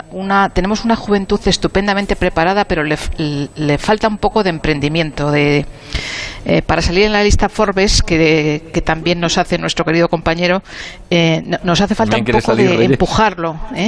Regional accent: Navarre, Spain; a los que hemos vivido, somos navarros

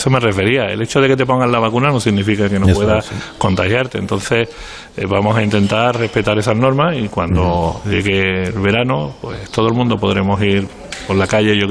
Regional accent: Sanlúcar de Barrameda, Andalusia, Spain; lo siento, yo soy sanluqueño, soy gaditano y allí tampoco se está mal

